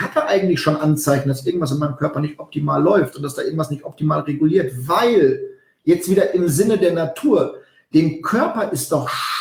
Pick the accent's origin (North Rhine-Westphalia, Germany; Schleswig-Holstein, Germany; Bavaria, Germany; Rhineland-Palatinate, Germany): North Rhine-Westphalia, Germany; ich komme aus dem Westfälischen, da spricht man von einer Pläte.